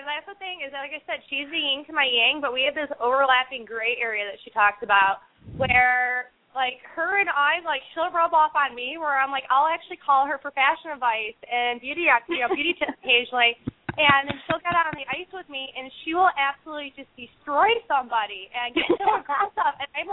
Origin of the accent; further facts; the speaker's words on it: Detroit, Michigan, United States; I grew up in Detroit. So Toronto, Brampton, Brantford, Mississauga, Hamilton, London. Those were all my stomping grounds growing up.